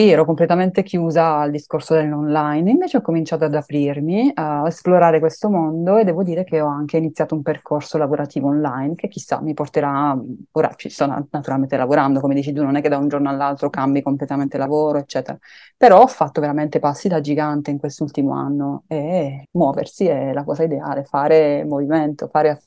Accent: Apulia, Italy; perché essendo pugliese dicevano: ma che vado a fare a teatro qui in Toscana

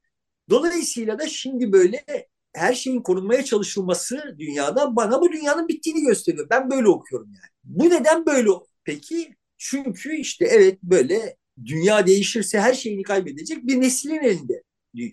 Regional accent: Izmir, İzmir, Turkey; Yani ondan önce biz İzmirliler olarak şanslıydık. Şeyleri izleyebiliyorduk fuarda.

